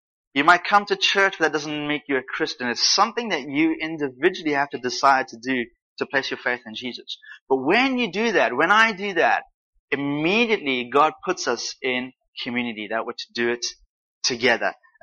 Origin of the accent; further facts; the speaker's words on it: South Africa; So I'm from South Africa, and there's an African proverb that goes like this.